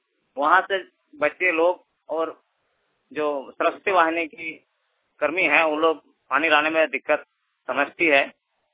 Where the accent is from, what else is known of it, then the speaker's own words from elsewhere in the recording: Rampur Masliya, Jharkhand, India; ग्राम रामपुर मसलिया प्रखंड के अंतर्गत दुमका जिला का निवासी।